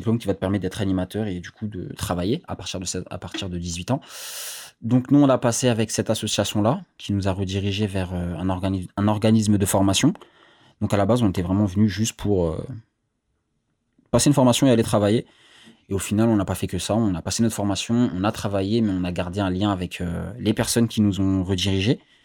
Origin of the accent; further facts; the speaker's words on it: Paris, Île-de-France, France; Je suis né en 2000, j'ai grandi à Belleville, et j'ai rencontré tous mes amis dans ce quartier.